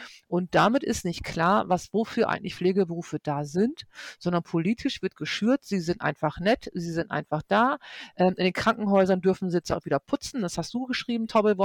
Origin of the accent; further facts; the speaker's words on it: Northern Germany, Germany; ich als Norddeutsche würde jetzt mal sagen